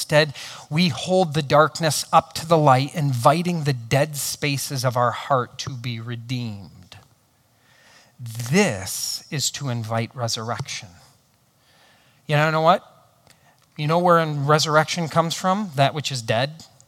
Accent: Hudsonville, Michigan, United States; if you're at all from West Michigan, I grew up in Hudsonville. Then I spent 10 years in an urban church plant.

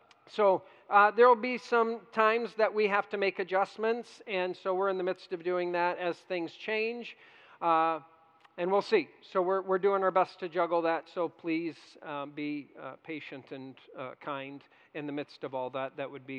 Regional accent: Hudsonville, Michigan, United States; I grew up in Hudsonville

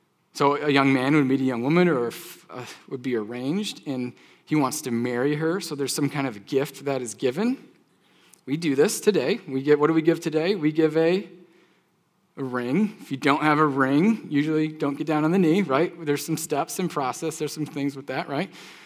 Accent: Michigan, United States; Anyways, I'm from Michigan. She's from Ohio originally.

